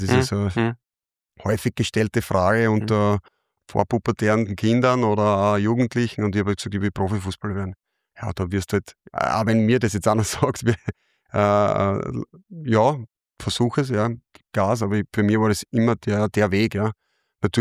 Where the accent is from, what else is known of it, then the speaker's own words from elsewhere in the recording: Graz, Styria, Austria; also born or lived in Vorau; ich bin in Vorau geboren, bin relativ schnell dann mit ein, zwei Jahren sind wir dann nach Graz Umgebung gezogen.